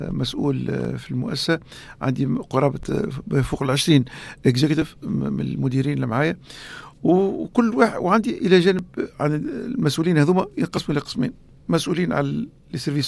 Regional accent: Tunisia; هو أنا تونسي ولد تونس من طبقة متوسطة

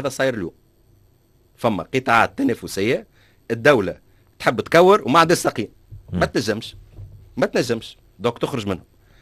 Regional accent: Sfax, Sfax Governorate, Tunisia; أنا أصلي من صفاقس.

